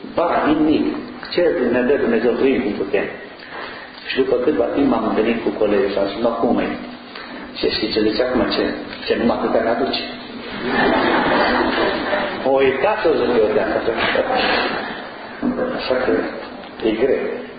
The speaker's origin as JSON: {"language": "Romanian", "town": "Ibănești", "region": "Mureș County", "country": "Romania", "said": "născut din părinți ortodoxi români, mie în sută, din comuna Ibănești, pe Valea Gurghiului. Pe Valea Gurghiului este o vale foarte frumoasă. O comună mare de tot"}